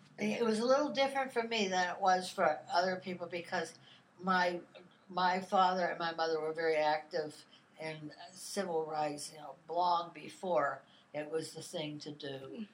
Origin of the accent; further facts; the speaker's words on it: Painesville, Ohio, United States; born there; also born or lived in Pittsburgh, Pennsylvania; I was born in Painesville, Ohio, on Lake Erie, on April 29, 1938. My father was an Episcopal priest, and we went where a church wanted him. And so we went from Painesville, Ohio to Pittsburgh.